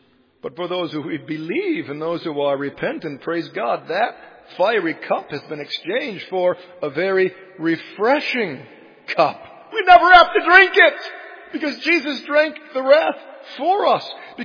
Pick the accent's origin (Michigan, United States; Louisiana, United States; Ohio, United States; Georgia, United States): Michigan, United States; I'm from Michigan. There we have the Great Lake, Lake Michigan.